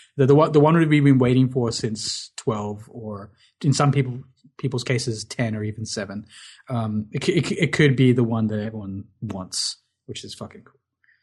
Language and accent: English; Australia; But geez, it's as an Australian, fucking, oh my god, Hugh Jackman's performance was so cringeworthy.